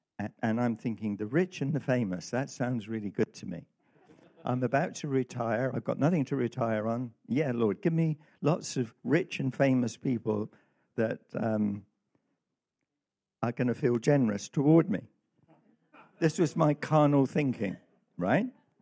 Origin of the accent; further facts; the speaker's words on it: United Kingdom; So even though we love our American brothers, we also have a kind of reserve. Well, we're British. I mean, we're the older brother.